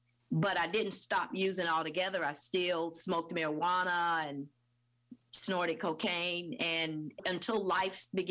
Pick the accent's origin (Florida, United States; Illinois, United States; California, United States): Florida, United States; I grew up in North Florida and played basketball on a tree.